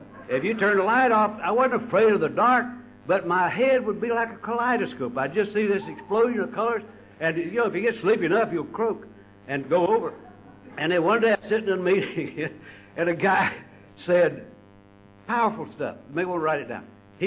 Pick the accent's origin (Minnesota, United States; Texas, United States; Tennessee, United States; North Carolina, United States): North Carolina, United States; You know, I'm from North Carolina. I can't even talk this fast.